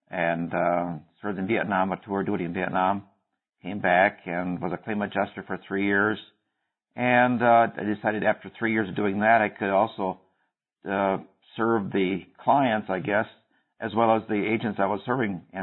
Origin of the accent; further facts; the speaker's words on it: Wisconsin, United States; Well, I was born and raised in Outagamie County